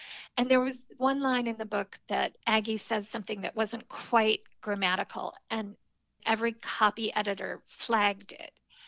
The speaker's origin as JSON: {"language": "English", "town": "Midland", "region": "Michigan", "country": "United States", "tie": "born or raised there", "said": "Well, I grew up in Midland, Michigan, and my family always went on vacation in the summers and skiing in the winters in northern Michigan."}